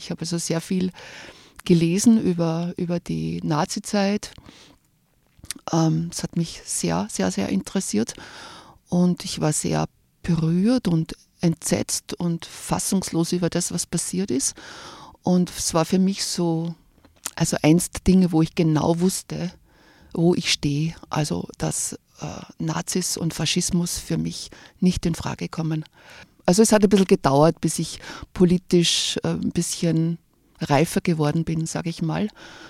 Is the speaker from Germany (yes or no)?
no; Upper Austria, Austria; born there; now in Salzburg, Austria; Also momentan komme ich aus Oberndorf, ich wohne dort. Ich bin eine geborene Oberösterreicherin, bin aber schon 33 Jahre wohne ich in Salzburg